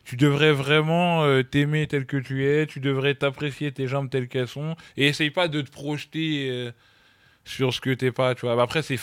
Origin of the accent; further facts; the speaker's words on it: France; Nous, on est des Français.